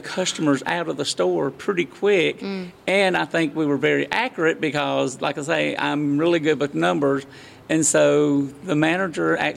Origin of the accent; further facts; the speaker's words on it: Blue Creek, Alabama, United States; Actually, I am not from Hueytown. My aunts, my uncles, my grandparents, all of them were from Hueytown. I actually lived in a little place called Blue Creek, which is probably about 10 miles from Hueytown.